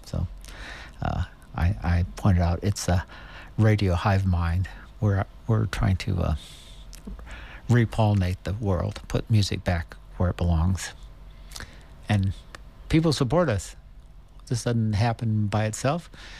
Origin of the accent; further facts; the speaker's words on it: California, United States; You know, I grew up in the Bay Area.